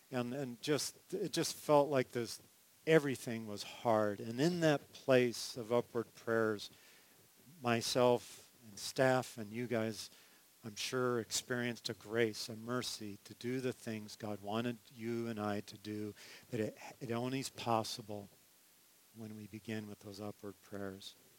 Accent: United States; Now, us, we are so American that I need you to think like, you know, like a Hebrew here, or even the Greek church.

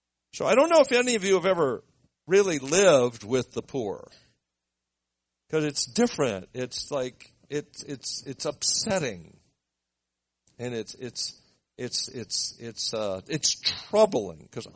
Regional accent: Beverly Hills, California, United States; I grew up in Beverly Hills, California. I did not grow up poor.

